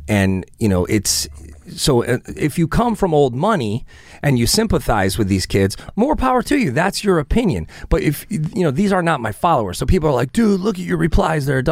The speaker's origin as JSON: {"language": "English", "town": "New Haven", "region": "Connecticut", "country": "United States", "tie": "born or raised there", "said": "I grew up around Yale. People that I knew would go to jail for a nickel bag or a dime bag of weed."}